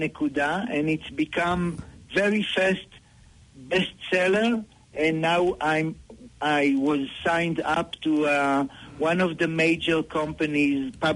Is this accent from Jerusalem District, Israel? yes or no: no; Northern District, Israel; English is a second language; now in Peru; I'm living in Peru for the last 7 years. I was born and raised in Israel. I was raised in a community next to the Sea of Galilee. Probably you heard the name of these communities. It's called kibbutz.